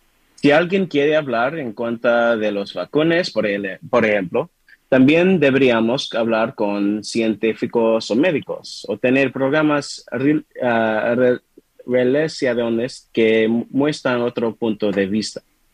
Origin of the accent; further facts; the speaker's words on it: Santa Monica, California, United States; Spanish is a second language; Al haber nacido y crecido en Santa Mónica, con padres estadounidenses de la primera generación provenientes del Caribe